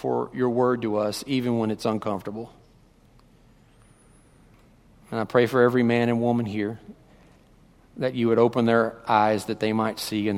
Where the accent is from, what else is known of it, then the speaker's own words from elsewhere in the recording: Kentucky, United States; I mean, this guy, I'm from Kentucky, this guy, I could not stand him.